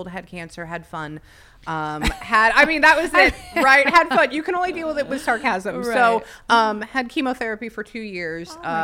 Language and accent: English; Pasadena, California, United States; And I grew up in Pasadena.